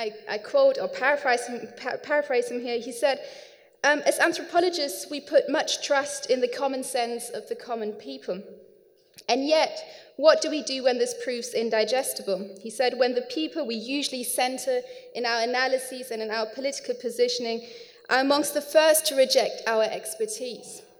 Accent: Germany; English is a second language; now in United Kingdom; as somebody who was born and raised in Germany but who moved to England 15 years ago.

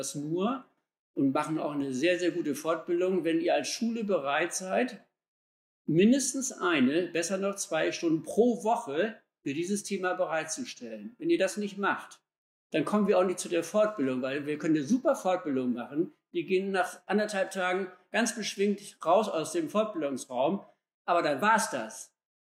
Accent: Bremen, Germany; in diesem Stadtteil von Bremen, wo ich herkomme

